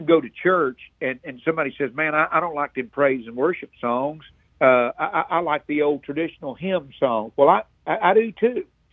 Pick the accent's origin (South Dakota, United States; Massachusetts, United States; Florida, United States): Florida, United States; And, see, I'm originally from Florida, and I didn't live here. I didn't move here until 1985.